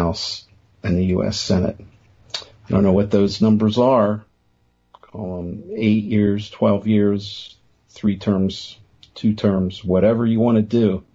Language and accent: English; Pennsylvania, United States; you have a state like Pennsylvania, my home state, where citizens don't even have the right, the constitutional right, to call for referendums.